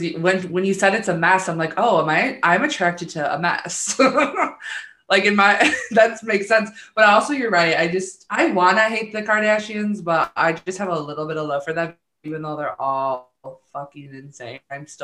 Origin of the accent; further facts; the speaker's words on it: Chicago, Illinois, United States; obviously I'm from Chicago, so I have like, you know, there was a time when we really celebrated